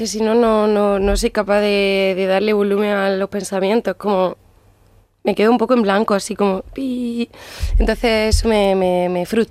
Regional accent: Andalusia, Spain; Hemos estado en Úbeda y también estuve en mi pueblo en el Festival Flamenco de allí.

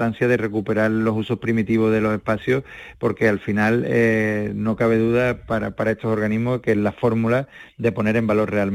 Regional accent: Seville, Andalusia, Spain; como sevillano me hace muy feliz

